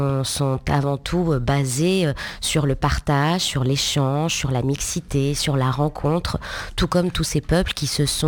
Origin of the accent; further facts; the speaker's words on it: France; born there; Moi je suis née en France, donc je suis française, de parents nés en Algérie, des juifs pieds noirs